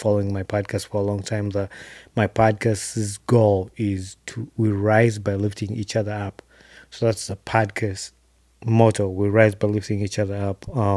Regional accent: Uganda; we grew up in Uganda thinking like only men are supposed to be engineers

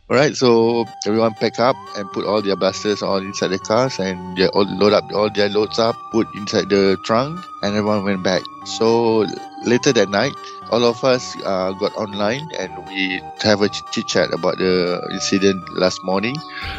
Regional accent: Malaysia; Hi everyone … from Malaysia, from HIT Malaysia.

